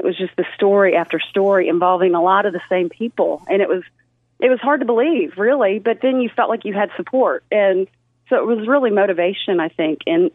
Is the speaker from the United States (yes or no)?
yes; Fayetteville, Arkansas, United States; I'm from Fayetteville.